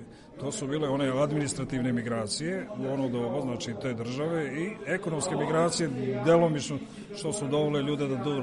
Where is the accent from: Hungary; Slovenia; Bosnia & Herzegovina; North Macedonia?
Bosnia & Herzegovina; Mi Bosanci, recimo ja sam porijeklom iz Bosne